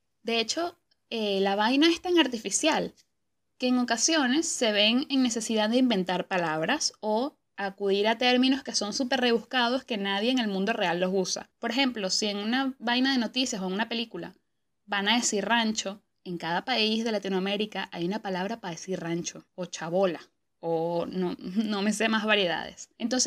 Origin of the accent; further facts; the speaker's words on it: Venezuela; que los venezolanos tenemos acento neutro, porque los caraqueños tienen el acento neutro, yo tengo acento neutro.